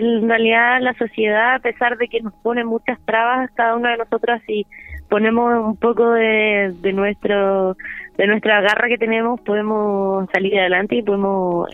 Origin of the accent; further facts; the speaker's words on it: Osorno, Los Lagos, Chile; Ah, yo soy de Osorno.